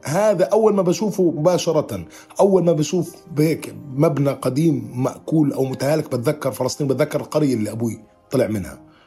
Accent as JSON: {"language": "Arabic", "town": "Irbid", "region": "Irbid Governorate", "country": "Jordan", "tie": "born there", "said": "معلق رياضي وكذلك مقدم برامج تلفزيونية، عمري 29 سنة. ولدت في مدينة إربد،"}